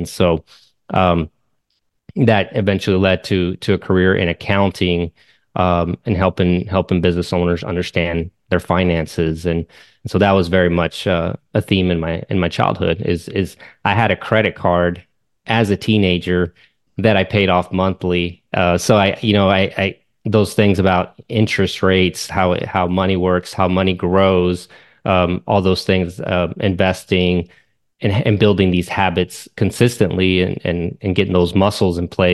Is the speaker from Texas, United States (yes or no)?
yes; San Angelo, Texas, United States; also born or lived in Piedras Negras, Mexico; I was born in Piedras Negras, Coahuila, just south of the border. When we were very young, we moved to West. I was about 4 years old when we moved to West Texas. Mm-hmm. And so then I grew up in San Angelo, Texas